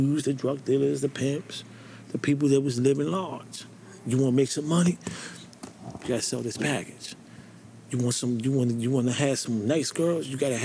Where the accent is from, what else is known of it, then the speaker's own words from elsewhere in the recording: New York, United States; I grew up in the South Bronx, 149 Prosper Avenue, 6th train. When we grew up, it was drugs. The whole neighborhood was on drugs.